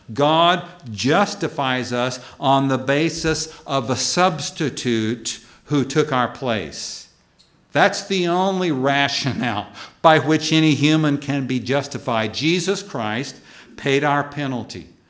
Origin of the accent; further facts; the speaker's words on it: Texas, United States; Some of you know I'm from Texas, home of the armadillo, the horny toad, the roadrunner, and another critter that's a little less popular, the cockroach, la cucaracha.